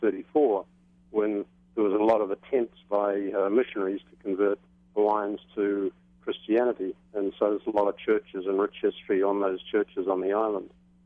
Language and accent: English; New Zealand; also born or lived in Houston, United States; I'm originally from New Zealand, but I spent 20 years in Houston. I started coming here around 1983.